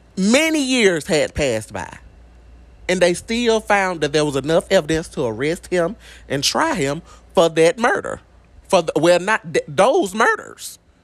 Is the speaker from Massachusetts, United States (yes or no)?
no; Greenwood, Mississippi, United States; I'm from LaFleur County. I live in LaFleur County. I'm from Greenwood, Mississippi.